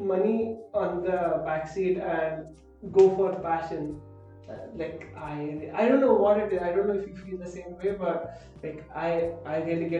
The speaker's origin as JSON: {"language": "English", "country": "India", "tie": "born or raised there", "said": "But it's so weird because me growing up in India, you growing up on Long Island."}